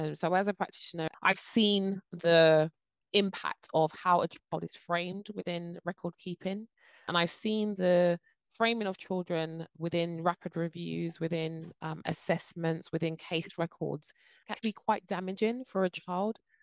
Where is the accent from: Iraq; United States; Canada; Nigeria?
Nigeria; I'm Nigerian. My parents are, I'm first immigrants within the UK. And then also I'm from Nigeria, but I'm from a tribe within that area that makes up my values, my beliefs.